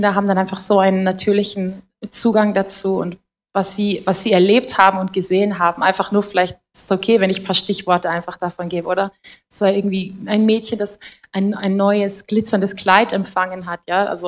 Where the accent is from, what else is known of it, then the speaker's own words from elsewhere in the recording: Germany; ich komme aus Deutschland.